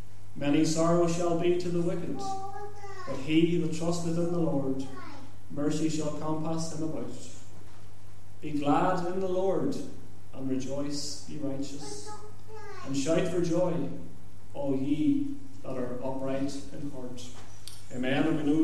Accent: Lurgan, Northern Ireland, United Kingdom; accent: Northern Irish; also born or lived in Manchester / Liverpool; And maybe you'll know from the accent, I'm from County Armagh, just outside Lurgan. I've lived there most of my life. Grew up in Northern Ireland most of my life, had a few years in Manchester and Liverpool.

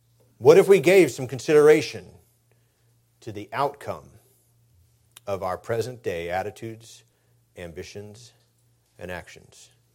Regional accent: El Paso, Texas, United States; As a young person, I grew up in El Paso, Texas. All of my friends spoke Spanish.

